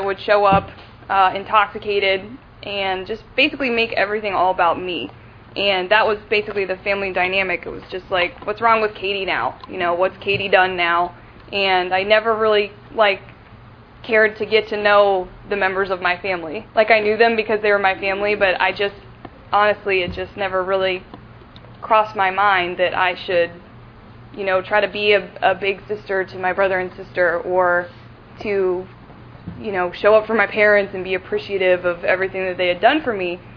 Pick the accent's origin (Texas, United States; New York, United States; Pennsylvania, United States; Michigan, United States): Michigan, United States; Detroit; born there; I was born in Detroit, and I have a wonderful mother and father, and I also have a little brother and sister